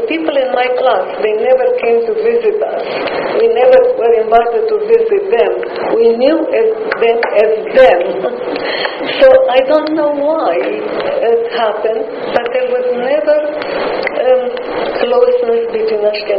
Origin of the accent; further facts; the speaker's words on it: Romania; I come from Romania, and Yiddish was the language of the Jews